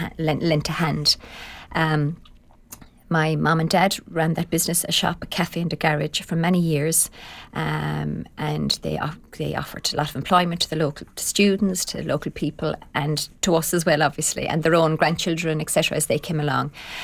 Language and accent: English; Limerick, Munster, Ireland; So I was born and raised in Limerick.